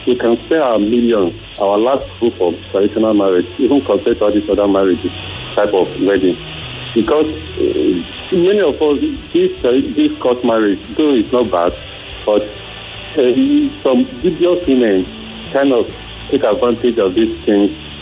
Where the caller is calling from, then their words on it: Lekki, Lagos, Nigeria; I'm calling from Lekki.